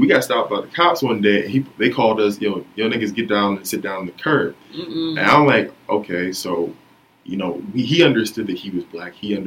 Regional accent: New York, United States; I, you know, have friends from New York. You know, we're from New York.

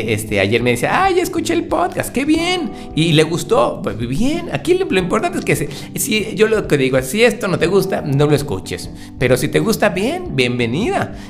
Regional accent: Mexico; born there; yo nací en México

